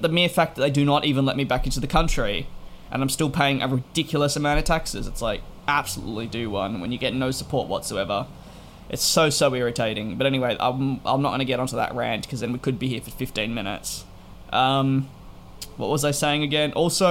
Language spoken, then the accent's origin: English; Melbourne, Victoria, Australia; Now, for people that are curious, I'm from Melbourne, but I'm flying into Adelaide because I got rescheduled.